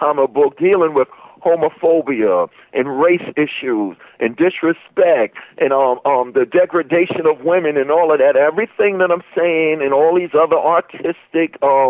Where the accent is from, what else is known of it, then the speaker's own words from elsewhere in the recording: Queens, New York, United States; while I was growing up in Hollis, Queens.